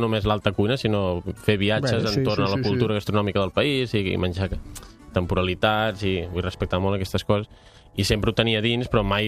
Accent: Igualada, Catalonia, Spain; Jo venia del món de l'esport, soc d'Igualada, jugava a hockey patins.

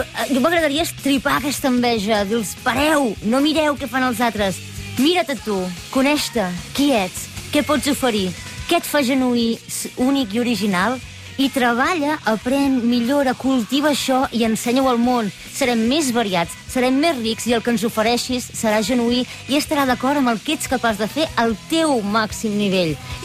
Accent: Catalonia, Spain; com a cuinera i com a cuinera catalana

